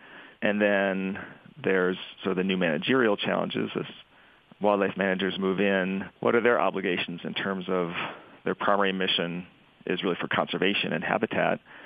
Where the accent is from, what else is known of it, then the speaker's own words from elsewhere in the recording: Boulder, Colorado, United States; I mean, I grew up in Boulder with the protests going on